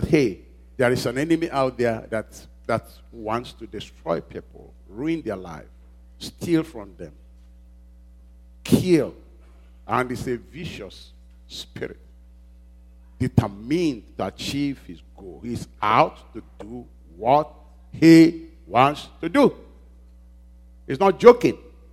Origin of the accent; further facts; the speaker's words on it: Nigeria; I'm sorry. I'm Nigerian first.